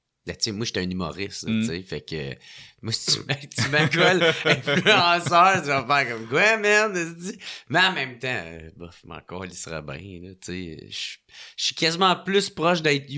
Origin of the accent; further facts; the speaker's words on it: Gatineau, Quebec, Canada; now in Montreal, Canada; Parce que moi, je viens de Gatineau. Mais je retournerais pas vivre, là.